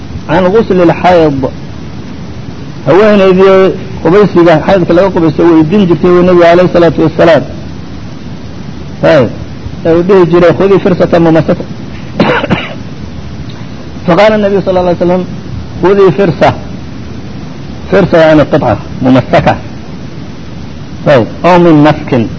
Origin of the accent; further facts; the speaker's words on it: Damascus, Damascus Governorate, Syria; كل ولد دمشقي أنا وأنا دمشقي حماها الله وصانها